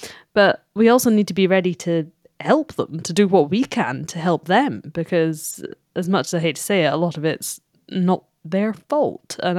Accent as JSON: {"language": "English", "region": "Scotland", "country": "United Kingdom", "said": "I've always lived in the UK. I'm from Scotland. I've dealt with some very cold winters."}